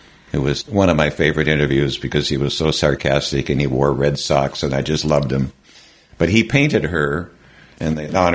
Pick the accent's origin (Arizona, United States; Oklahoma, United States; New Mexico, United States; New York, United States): Oklahoma, United States; I am so proud to be an Oklahoman.